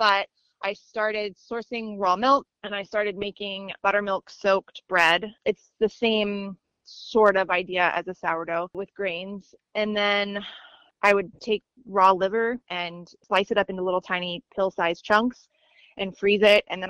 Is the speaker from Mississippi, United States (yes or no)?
no; Maryland, United States; I grew up in Maryland